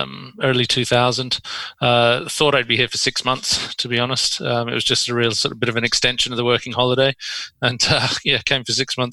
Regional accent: Perth, Western Australia, Australia; moved away as an adult; now in Ireland; it should become clear from my accent after not too long that I'm actually from Perth originally, but I'm in Ireland now 20 years. So most of my working life was away from Perth.

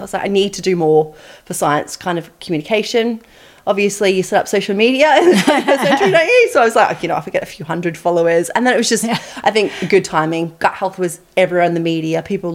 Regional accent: Australia; accent: bogan; I'm Australian. I feel like I need to declare that because my accent is, yeah, slightly bogan. So I grew up in Australia on a farm, right?

